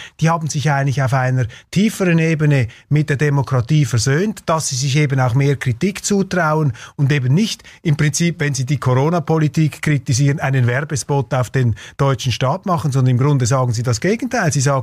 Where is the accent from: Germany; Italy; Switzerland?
Switzerland; jetzt als Schweizer darauf hinzuweisen. Das ist mir schon früher aufgefallen, als ich in Deutschland gearbeitet habe.